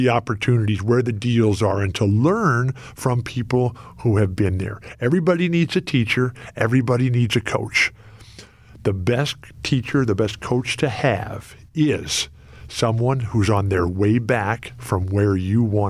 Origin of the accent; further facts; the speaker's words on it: San Diego, California, United States; Growing up in San Diego, I was out there. I had a bike. I had a skateboard.